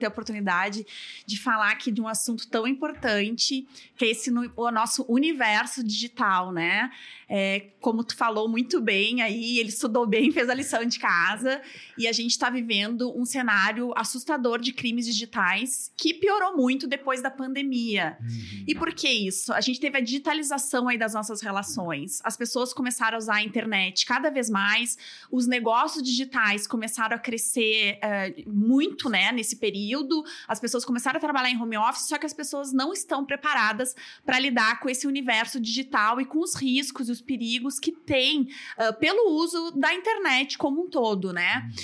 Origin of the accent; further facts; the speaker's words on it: Rio Grande do Sul, Brazil; eu sou gaúcha, né? Não tem como negar, só ouvi 5 minutos falando aqui. E eu sou do interior do Rio Grande do Sul, fiz faculdade na Universidade Federal de Pelotas, Rio Grande do Sul.